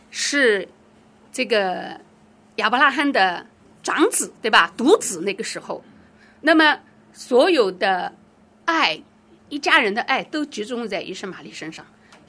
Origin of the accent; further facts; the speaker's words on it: China; 我们中国人一般都是10个月到12个月对吧